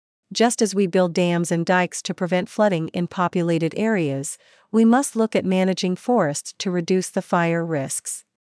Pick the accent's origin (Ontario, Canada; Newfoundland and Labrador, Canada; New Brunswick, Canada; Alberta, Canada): Alberta, Canada; Banff; I grew up in the town of Banff and can't imagine watching my hometown go up in flames.